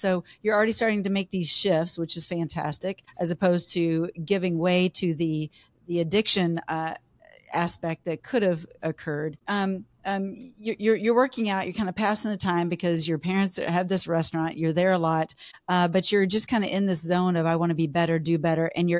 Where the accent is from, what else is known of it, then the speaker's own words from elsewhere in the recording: Lewisville, Texas, United States; Yes, yeah. I grew up in Louisville.